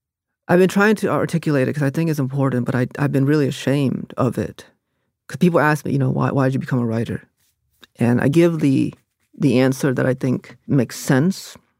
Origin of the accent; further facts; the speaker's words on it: Maryland, United States; what I saw working in the fast food, growing up in Harford County, was that people are kind even when they know it won't matter.